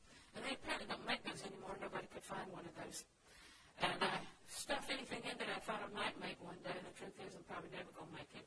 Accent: the South, United States; I was raised in the South, and that didn't sound like anything we'd ever do.

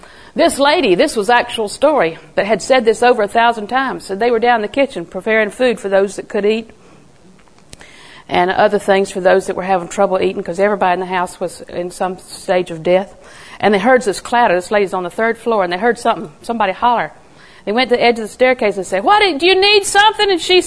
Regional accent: the South, United States; I said, I'm sorry, I'm from the South. Until my mother dies, I have to say ma'am.

